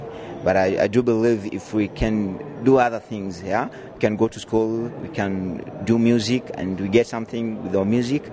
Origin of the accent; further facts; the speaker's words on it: Kenya; You know, when you're living in Kenya, and especially you're coming from, let me talk, say, informal settlement, that's in ghetto, where we're coming from.